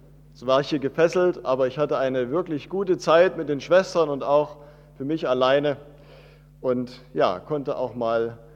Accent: Saxony, Germany; Ich selber komme aus Sachsen, aus der Oberlausitz. Wir sind also auch keine Mecklenburger

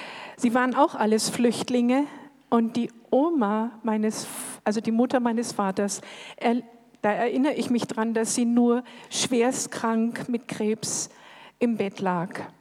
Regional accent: Silesian Voivodeship, Poland; born there; Also geboren bin ich 1946 in Schlesien.

